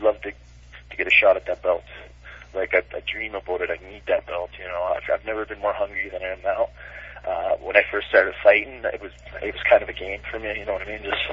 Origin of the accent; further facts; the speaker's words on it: Prince George, British Columbia, Canada; I tried to get a fight after him because Prince George is my hometown.